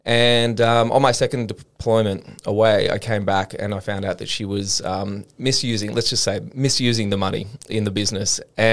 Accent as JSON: {"language": "English", "region": "England", "country": "United Kingdom", "tie": "born there", "said": "because I was born in England, I used to travel a lot with my family early on through Europe"}